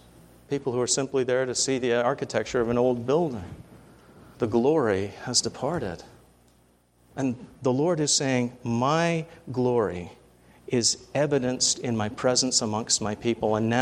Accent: England, United Kingdom; particularly in my home country in England

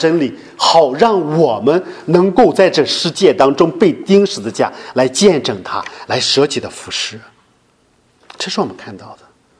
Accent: Shandong, China; 我们中国君子就是这样的，我们山东人尤其如此，特别想让别人夸自己是个好人

